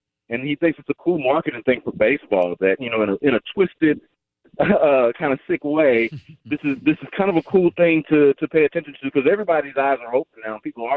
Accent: Houston, Texas, United States; I grew up an Astros fan. I was born and raised in Houston. I'm 30 years old

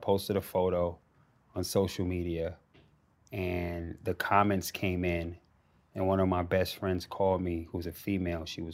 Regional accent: New York City, New York, United States; now in Australia; New York City's my hometown, Australia's my home.

